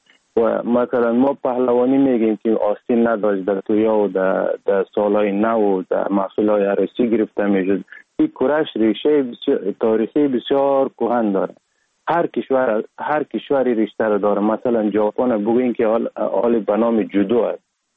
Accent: Sheberghan, Jowzjan, Afghanistan; also born or lived in Sar-e Pol; اصلا زاده ولایت سرپل استم، در ولایت جوزجان کلان شدیم، تحصیلات ما، مکتب ما، همه چیز ما در ولایت جوزجان خواندیم. اصلا کورش هم در دوران طفولیت از این ولایت جوزجان شروع کردیم، ولایت جوزجان شهر شبرغان.

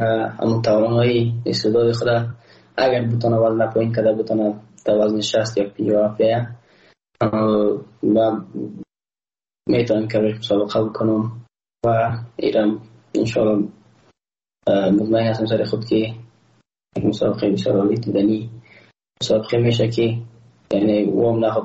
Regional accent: Afghanistan; ما یک افغان هستم

